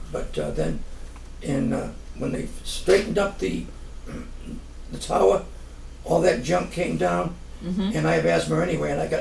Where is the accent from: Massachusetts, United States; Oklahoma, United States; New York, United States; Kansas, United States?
Massachusetts, United States; Gloucester; I was born and brought up in Gloucester. Graduated from Gloucester High in 1963.